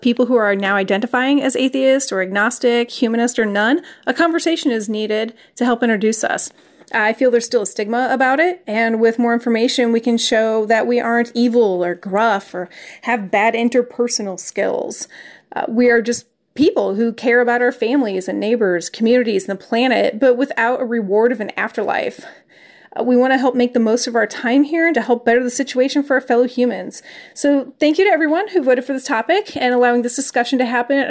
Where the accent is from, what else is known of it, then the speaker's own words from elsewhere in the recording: Indiana, United States; from Indiana